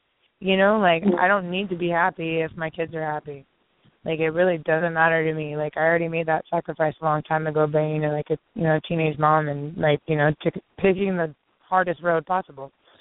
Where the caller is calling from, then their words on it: Omaha, Nebraska, United States; I'm calling from Omaha, Nebraska.